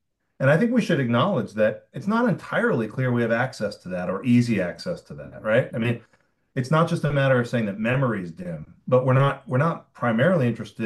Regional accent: Newark, Delaware, United States; I grew up in Newark, Delaware, little university town, not too far from Philly.

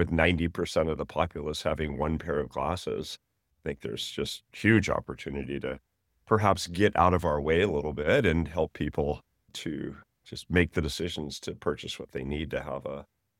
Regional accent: Del Mar, California, United States; now in Solana Beach, United States; So anyhow, I grew up in Del Mar, and I had a friend who was in the eyeglass business.

